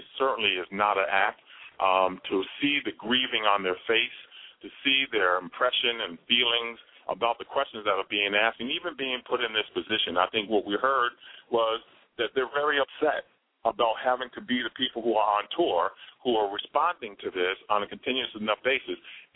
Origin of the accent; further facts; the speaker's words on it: Detroit, Michigan, United States; from Detroit, Michigan.